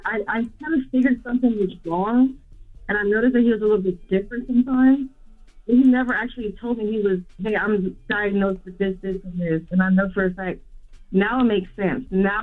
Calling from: Miami, Florida, United States; I'm calling from Miami, Florida.

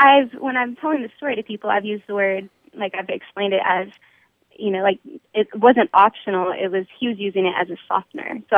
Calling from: Anna, Texas, United States; I'm calling from Anna, Texas.

